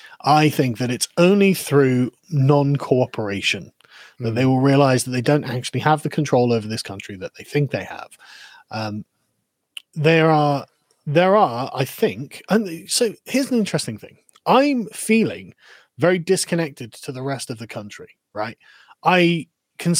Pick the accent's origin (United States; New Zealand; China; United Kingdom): United Kingdom; England; I'm sat here as an Englishman going, right, this is fucking awful